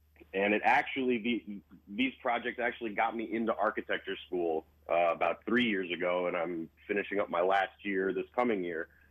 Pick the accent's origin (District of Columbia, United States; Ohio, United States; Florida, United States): Ohio, United States; Cleveland; I did a football one in my hometown, Cleveland, Ohio, over the winter for the First Energy Stadium, which is where the Browns play.